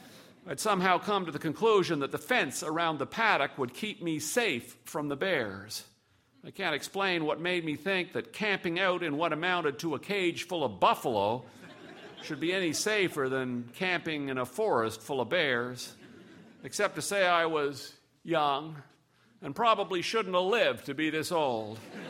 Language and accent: English; Montreal, Quebec, Canada; The summer the World's Fair, Expo 67, was mounted in my hometown, Montreal.